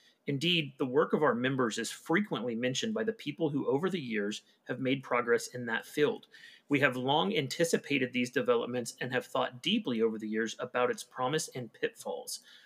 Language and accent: English; United States; Rishi Sunak? I'm American. Forgive me.